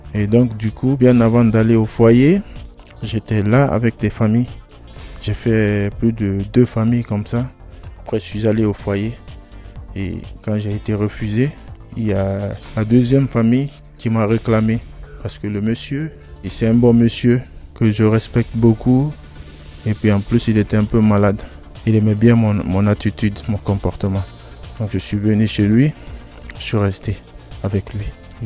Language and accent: French; Guinea; moved away; chez moi en Guinée, je travaillais dans les télécommunications.